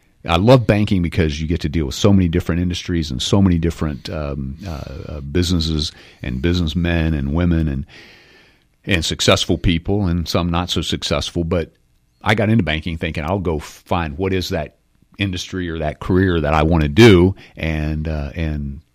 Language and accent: English; Texas, United States; Or and so we just always said, "We're from Texas." And so when I started looking for a university, I started looking at University of Texas